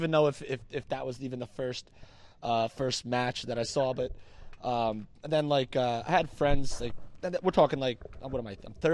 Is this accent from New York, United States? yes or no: yes; Brooklyn, New York, United States; Couple big events coming to my hometown. Hashtag Brooklyn or close to Barclay Center